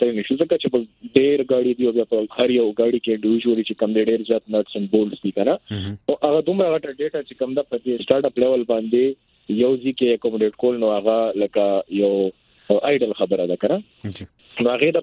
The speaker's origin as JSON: {"language": "Pashto", "town": "Peshawar", "region": "Khyber Pakhtunkhwa", "country": "Pakistan", "said": "زه بیسیکلی د پېښور اوسیدونکی یم"}